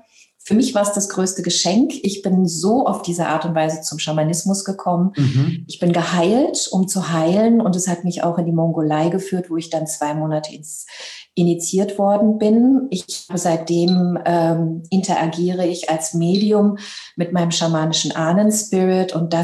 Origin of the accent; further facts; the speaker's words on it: Hanau, Hesse, Germany; also born or lived in Libya; deutsche Mama, deswegen ist das eben auch meine Muttersprache und es hat mich eben auch in dieses Land geführt. Wir sind damals halt eben auch geflüchtet und ich habe dann meine Jugend und eben auch mein Abitur in Hanau gemacht, in Hessen